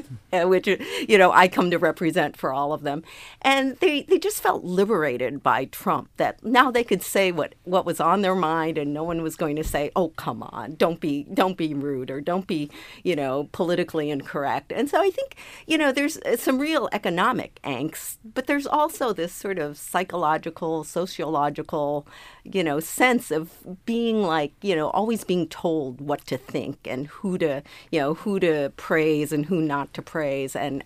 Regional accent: Midwest, United States; I come from the Midwest

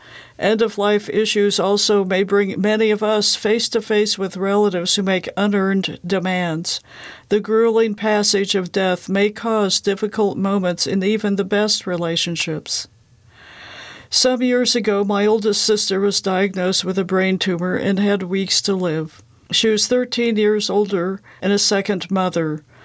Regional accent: Lawrence, Kansas, United States; from Lawrence, Kansas, and I'm here as part of the High Plains Public Radio Readers Book Club.

